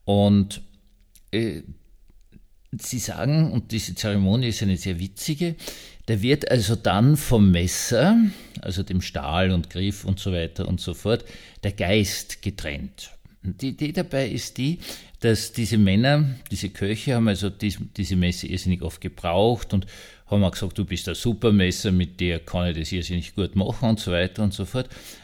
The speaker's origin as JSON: {"language": "German", "region": "Vienna", "country": "Austria", "said": "Also als Wiener würde ich sagen, es gab sehr, sehr gute alte Kaffeehäuser in Wien"}